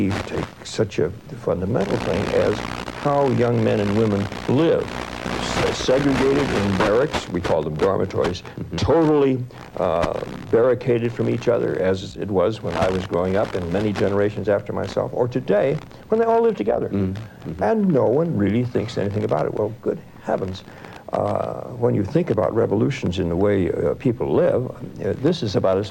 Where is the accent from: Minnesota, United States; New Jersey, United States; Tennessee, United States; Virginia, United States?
Minnesota, United States; Minneapolis; I happened to find a postcard one day which my uncle had sent back to Minneapolis, which is my hometown, and his first visit to New York in 1911.